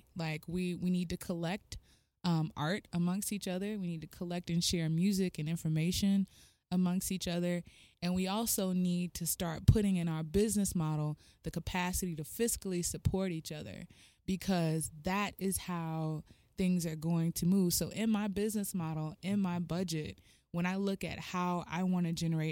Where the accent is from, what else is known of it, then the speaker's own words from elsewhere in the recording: Houston, Texas, United States; I'm originally from Houston, Texas, you know that.